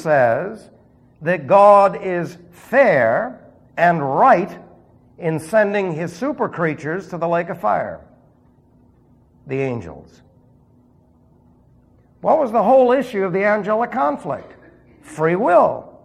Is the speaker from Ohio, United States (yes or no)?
no; New York City, New York, United States; I say unfortunately because I was from New York City. I didn't fit.